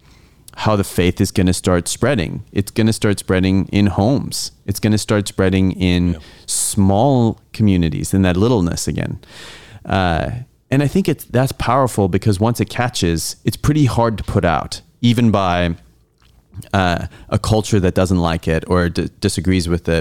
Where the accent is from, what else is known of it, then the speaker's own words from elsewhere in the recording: South Africa; moved away; Because I was born and raised in South Africa.